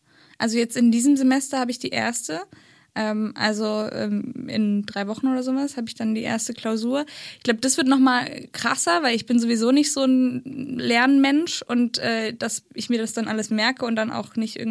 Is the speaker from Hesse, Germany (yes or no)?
no; Thuringia, Germany; Ich komme aus Thüringen, das ist jetzt nicht super weit weg. Also es sind irgendwie so 2-3 Stunden.